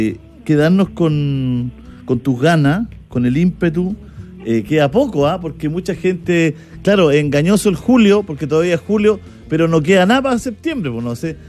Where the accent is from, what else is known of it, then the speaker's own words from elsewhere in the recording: Concepción, Biobío, Chile; si es porque somos de Conce, porque en Conce sí, ya en mayo dice, oye, se nos viene septiembre